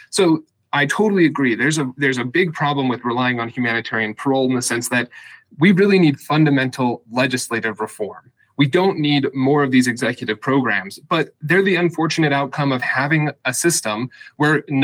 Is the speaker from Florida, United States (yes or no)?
no; Richmond, Utah, United States; So I came up in a rural area. There are more cows than people in my hometown of Richmond, Utah.